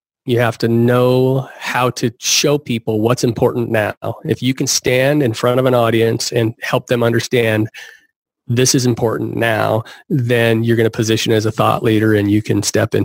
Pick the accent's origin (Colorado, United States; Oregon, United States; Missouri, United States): Oregon, United States; Roseburg; he happens to be here in my hometown of Roseburg, Oregon